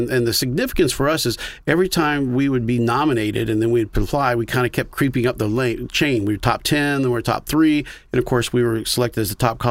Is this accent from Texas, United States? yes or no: no; Vero Beach, Florida, United States; And again, I grew up in Vero Beach. So, you know, we moved here in 1966.